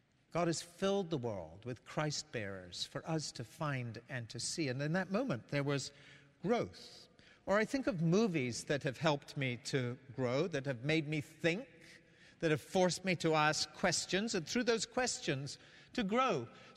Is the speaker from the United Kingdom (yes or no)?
yes; Scotland, United Kingdom; my home country of Scotland